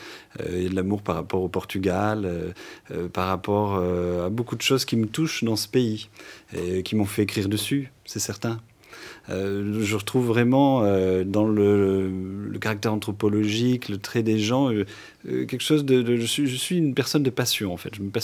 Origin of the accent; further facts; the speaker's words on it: Auvergne-Rhône-Alpes, France; first language Occitan; French is a second language; je ne suis pas de région parisienne, hein, je suis aussi un migrant, on va dire, auvergnat, un exilé. Hein, je viens de l'Auvergne du Sud. L'Auvergne du Sud qui est un pays occitanophone. Hein, c'est ma langue d'origine, l'occitan.